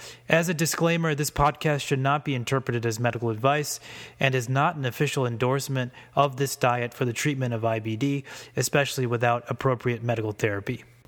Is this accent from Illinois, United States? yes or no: yes; Chicago, Illinois, United States; Okay, yeah. Yeah, that's my hometown.